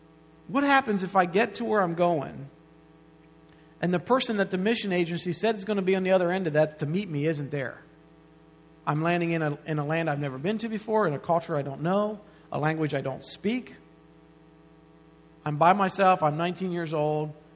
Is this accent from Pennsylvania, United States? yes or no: yes; Maytown, Pennsylvania, United States; It's really a circle, but we're from Maytown.